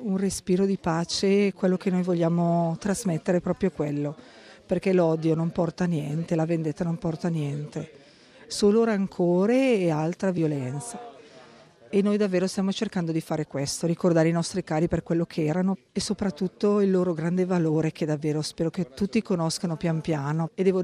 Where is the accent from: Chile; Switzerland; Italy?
Italy; Bergamo, Lombardy; siamo di Bergamo.